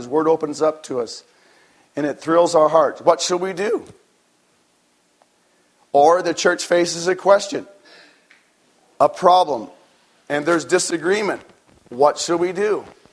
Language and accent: English; Oregon, United States; I grew up in Oregon, near the Pacific Ocean.